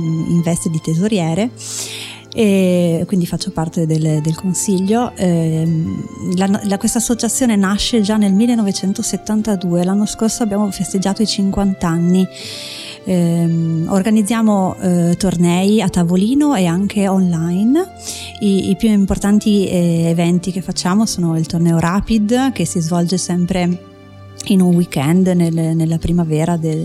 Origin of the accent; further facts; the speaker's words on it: Porto Viro, Veneto, Italy; sono di Portoviro, io ho 39 anni, sono non vedente dalla nascita